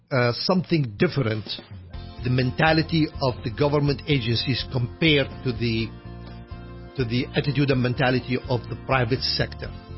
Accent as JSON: {"language": "English", "country": "Iraq", "tie": "born or raised there", "moved": "as an adult", "said": "When I was growing up in Iraq, by the way, I lived in Iraq from the age of 0 until the age of 29."}